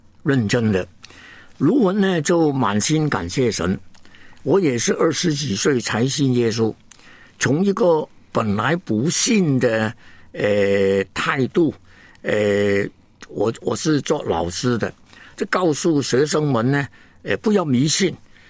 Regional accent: Hong Kong; born there; 我呢是香港出生的，根本没有回过乡下的

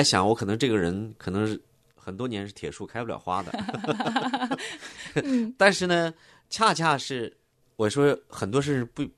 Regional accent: China; 就是像我们中国人呢，好像相信这个头上三尺有神明

